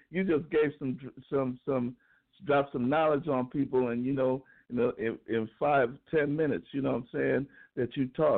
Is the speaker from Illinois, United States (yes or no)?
no; San Francisco, California, United States; I'm from San Francisco. I'm also a rap.